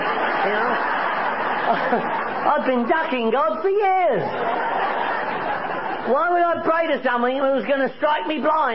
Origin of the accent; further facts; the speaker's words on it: London, United Kingdom; I'm from Northwest London. I don't know. You probably picked up on that, right? This is the way I speak.